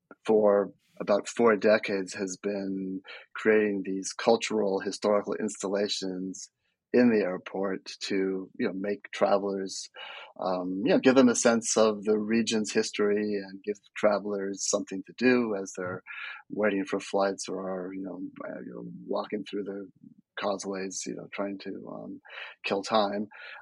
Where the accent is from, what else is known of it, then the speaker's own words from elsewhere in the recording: California, United States; And I should back up and say that I'm from the Bay Area originally. So, I wanted to write about home